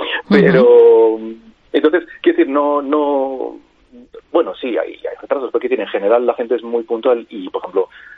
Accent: Spain; sí que es cierto que he nacido y he crecido en España

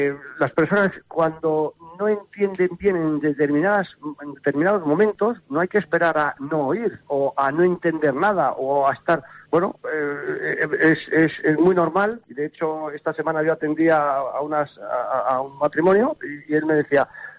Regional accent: Community of Madrid, Spain; now in Canary Islands, Spain; Llevo 27 años en el sector, 25 años en Canarias, yo soy madrileño, pero llevo aquí 25 años, tres hijos canarios.

